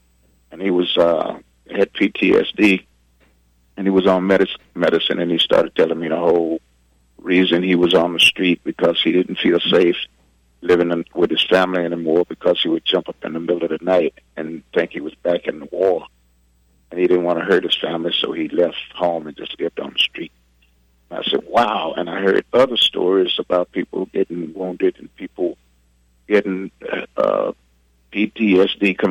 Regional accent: Louisiana, United States; not everybody knows that I'm from Louisiana.

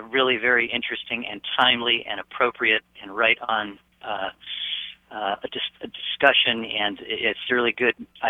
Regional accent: Massachusetts, United States; I'm a transplant from Massachusetts, and I was raised in a kind of a more of an Irish Catholic setting there.

